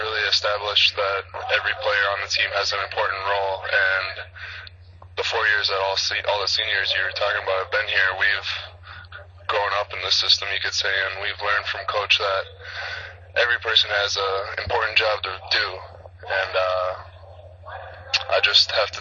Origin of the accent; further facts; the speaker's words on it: Maple Grove, Minnesota, United States; No, this Maranatha is in Brooklyn Park, Minnesota, just outside of Maple Grove, where my hometown is, right off of 169.